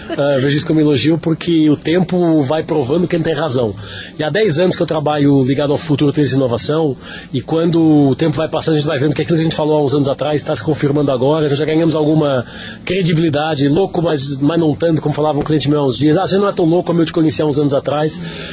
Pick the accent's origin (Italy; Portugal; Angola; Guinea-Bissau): Portugal; Lisbon; moved away as an adult; now in Brazil; Eu moro no Brasil, sou português, Lisboa, moro no Brasil desde 2011. Começamos em 2009 as operações aqui, em 2011 me mudei.